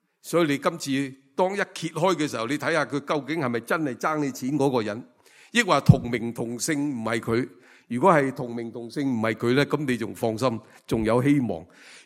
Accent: China; 其实我们中国人应该很明白，啲人搞鬼就话咪鬼搞鬼

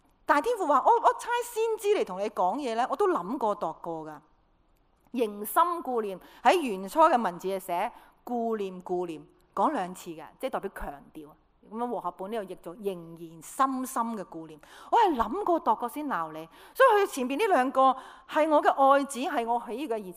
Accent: China; 我们中国人呢，如果很伤心是怎么做呢？

